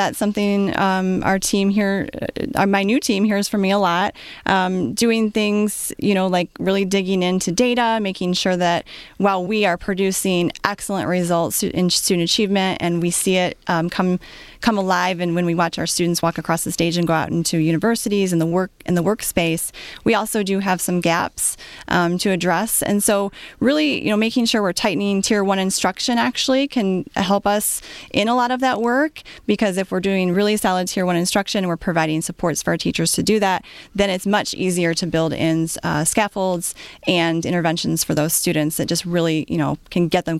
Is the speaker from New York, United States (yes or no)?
no; Lake Orion, Michigan, United States; I saw a lot of what I recognized growing up in Lake Orion Schools. I also had the perspective of being outside of the state.